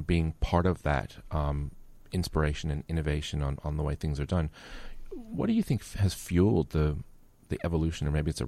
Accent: United States; And I'm American.

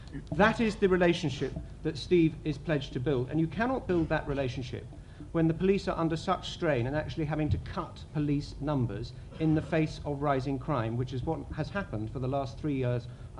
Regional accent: London, United Kingdom; and I'm a Londoner myself, though I represent an Essex constituency

